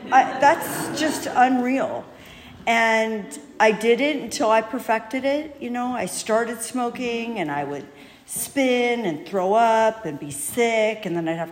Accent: Encino, California, United States; Okay, I grew up in Encino. So I grew up in Encino in a, you know, nice Jewish family.

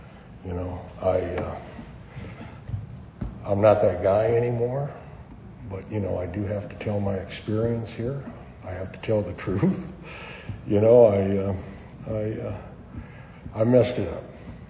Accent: Berkeley, California, United States; I grew up in a rough neighborhood, very rough neighborhood. I grew up in Berkeley, California.

